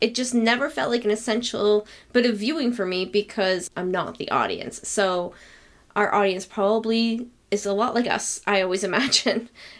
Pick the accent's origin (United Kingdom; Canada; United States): Canada; the fact that I'm a Canadian white lady and not a black man in the 70s.